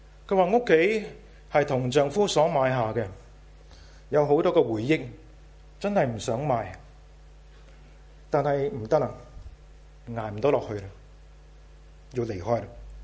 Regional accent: Guangdong, China; accent: Cantonese; 我们广东话说，你还好意思问的

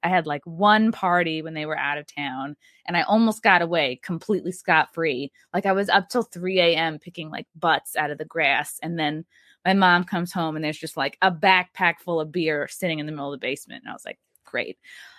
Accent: New York, United States; Born and raised on Long Island, which is why I had a little bit of empathy for the bagel boss.

